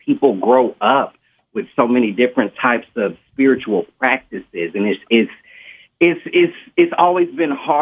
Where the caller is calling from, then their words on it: Texas, United States; I'm calling from Central Texas